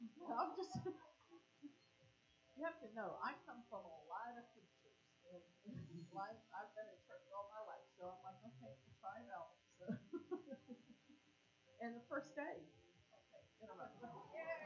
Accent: Orlando, Florida, United States; moved away as an adult; now in Ellijay, United States; we've been here since, what, July. We moved here in July, so we're originally from Orlando, and last October, we're living in Orlando, we decided we're going to move to the mountains

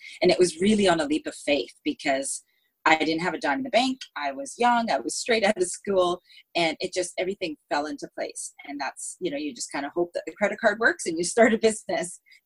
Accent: Canada; now in Singapore; Well, at this very moment, I'm in Singapore. I'm a Canadian that's living in Singapore. I've been here about 13 years

